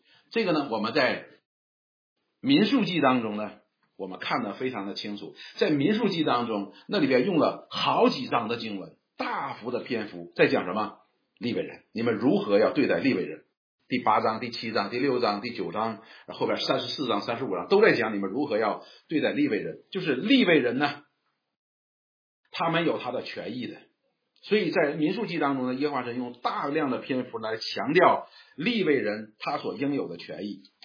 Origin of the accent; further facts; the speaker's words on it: Northeast China, China; 有点像我们东北人吃那个血豆腐